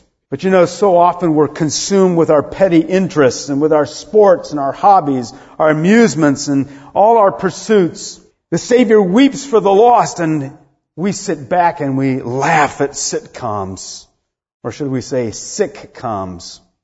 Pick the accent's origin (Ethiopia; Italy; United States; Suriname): Italy; Rome, Lazio; And you know that I grew up in Rome, Italy, as a son of a missionary mother and father